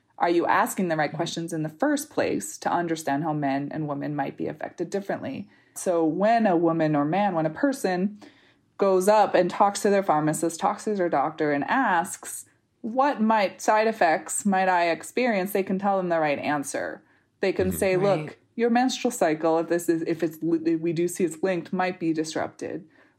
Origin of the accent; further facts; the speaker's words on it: Canada; I'm actually Canadian.